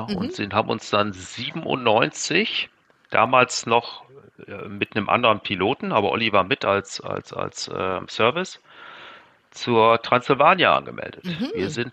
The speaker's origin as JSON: {"language": "German", "region": "Lower Saxony", "country": "Germany", "tie": "born or raised there", "said": "Der Olli und ich, wir kommen aus einem Waldgebiet aus der Nähe von Osnabrück."}